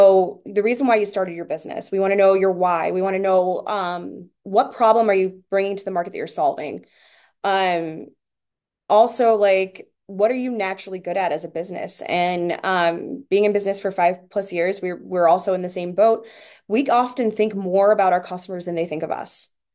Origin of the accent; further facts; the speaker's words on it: Youngstown, Ohio, United States; So there was a really big push for healthcare in the community that I grew up in. I grew up in Youngstown.